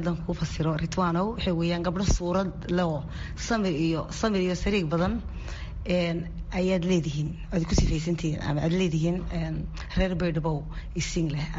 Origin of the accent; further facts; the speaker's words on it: Norway; also born or lived in Mogadishu, Somalia; anigu muddo 30 sano ah ka maqan meeshii aan ku dhashay, caasimadii dalka Soomaaliya, Muqdisho. igu dambeysay anigoo inan yar ah, maxaan ku oran lahaa 1989 ayaan waddanka ka baxay anoo inan yar ah. maxaan ku oran lahaa waxaan tegay Norway.